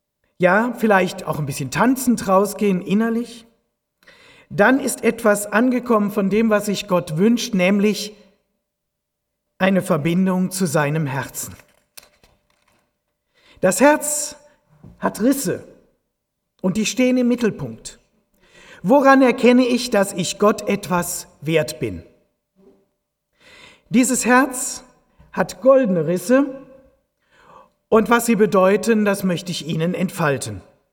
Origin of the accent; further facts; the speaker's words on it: Aachen, North Rhine-Westphalia, Germany; ich bin Rheinländer und wenn ich den Herrn van Stegen höre, dann kommt so meine Heimatgefühle, denn ich komme aus dem Dreiländereck Aachen. Das ist Deutschland, Belgien, Holland.